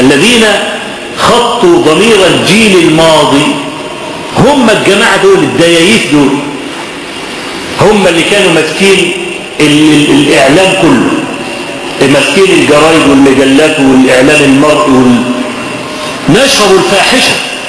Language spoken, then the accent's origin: Arabic; Kafr El Sheikh Governorate, Egypt; وزعلانين جدا جدا ان عندنا في كفر الشيخ